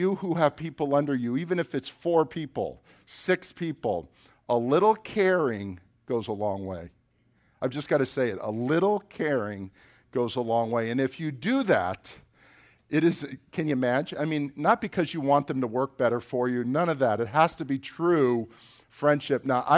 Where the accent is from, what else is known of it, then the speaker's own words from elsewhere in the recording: Florida, United States; I'm a Christian from South Florida.